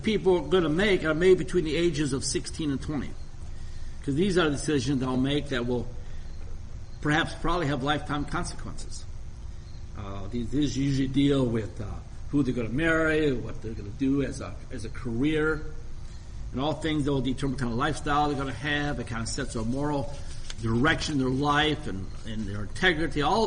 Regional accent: Detroit, Michigan, United States; But you people here know that I'm from Detroit. I'm from the big city.

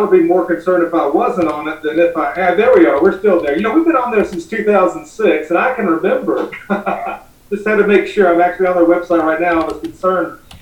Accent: Southern United States, United States; me as a Southerner, Bill, we've always had that agrarianism in our blood.

